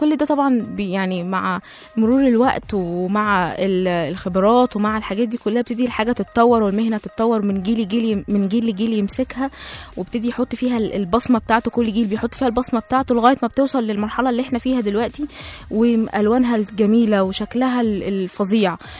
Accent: Egypt; يعني بالنسبة لنا احنا كمصريين اللي هو عادي احنا بنروح نتصور نتفسح وكده

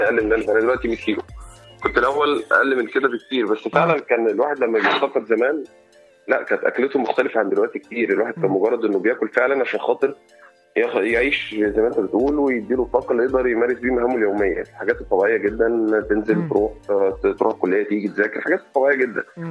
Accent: Egypt; واحنا بصحه طبيعتنا كمصريين اكلنا اصلا كمان دسم

